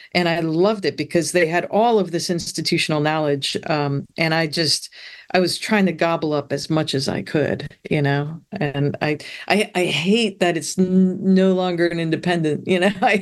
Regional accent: Milwaukee, Wisconsin, United States; growing up in Milwaukee, I know from the polka

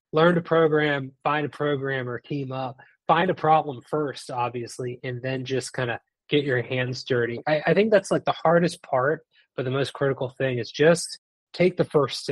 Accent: Massachusetts, United States; Yeah, I grew up outside of Boston. I currently still live there. Never left.

